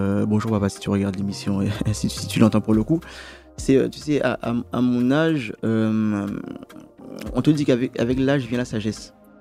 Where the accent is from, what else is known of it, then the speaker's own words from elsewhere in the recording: Guadeloupe; je suis Guadeloupéen moi-même pour le coup. Et pourquoi parler de mon île ?